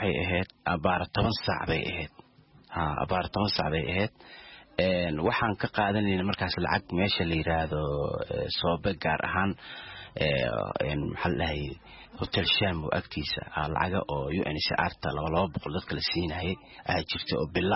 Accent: Mogadishu, Banaadir, Somalia; born there; moved away; magaalada Muqdisho ku dhashay waxaan ka qaxay xamar 2006 aan ka qaxay xilligii dagaalka cadoonkii Ethiopia jiray

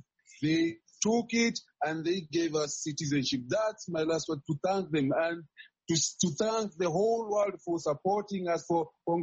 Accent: Kenya; Actually, already I'm at home here because I'm already a Kenyan, so I'm at home.

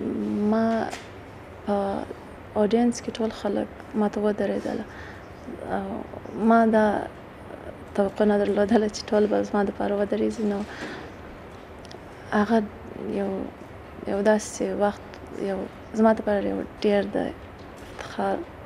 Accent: Badghis, Afghanistan; also born or lived in Pakistan; او زه د بادغیس ولایت څخه یم او ژوند می په پاکستان کې تر کړ دی

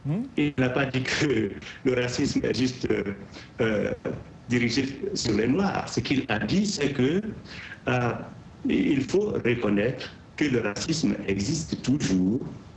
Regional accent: Côte d’Ivoire; Je viens de la Côte d'Ivoire.

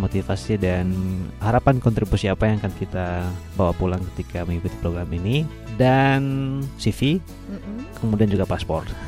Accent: Indonesia; Kami dari Indonesia

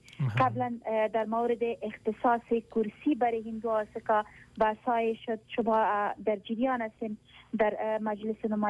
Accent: Afghanistan; ما افغان هستیم، با افغان بودن خود افتخار میکنیم و ای که در افغانستان زندگی میکنیم، در کشور خود هستیم

